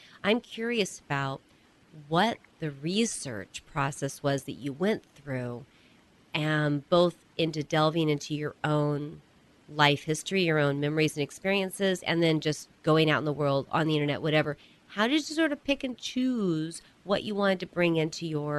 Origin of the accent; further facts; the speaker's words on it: United States; And I'm an American.